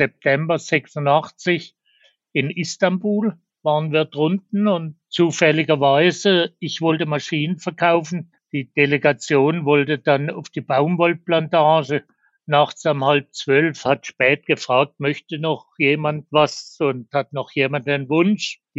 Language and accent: German; Schwanau, Baden-Württemberg, Germany; auch schon in Schwanau, in meiner Heimatgemeinde, gebaut haben, das Büro gebaut haben und die erste Bauetappe